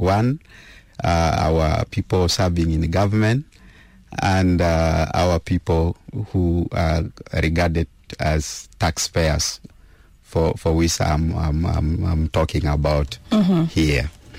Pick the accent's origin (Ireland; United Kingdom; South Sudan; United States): South Sudan; Yei, Central Equatoria; And of course, I hail from Yei.